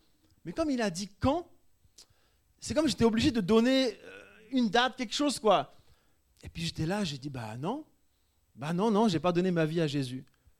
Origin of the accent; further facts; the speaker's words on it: France; Je suis français.